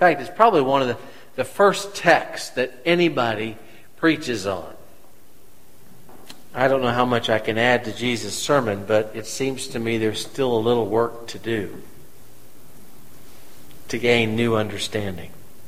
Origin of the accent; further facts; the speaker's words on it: Kansas City, Missouri, United States; I'm a city boy. I grew up in Kansas City, but would go to the country to see my grandparents, and they had their crops.